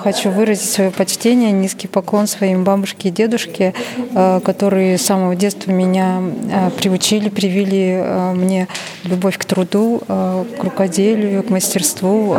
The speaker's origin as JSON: {"language": "Russian", "town": "Ulan-Ude", "region": "Buryatia", "country": "Russia", "tie": "born there", "said": "я корни акинские, вот, наполовину иркутские. Вот. А так я сама родилась в Улан-Удэ."}